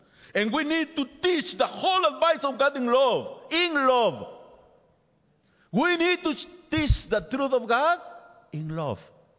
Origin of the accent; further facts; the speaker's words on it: Peru; first language Spanish; English is a second language; moved away; I remember when I came from Peru in 2003 to Park Avenue, and I was not able to speak English, and I needed an interpreter to communicate with many of you